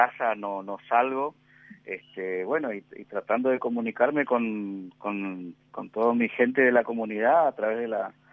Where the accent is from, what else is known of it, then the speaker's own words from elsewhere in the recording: Santa Ana de los Guácaras, Corrientes, Argentina; born there; de los Huácaras. Es un pueblo que está a 15 kilómetros de la ciudad de Corrientes. Así que soy correntino de tierra adentro, bien cinto ancho.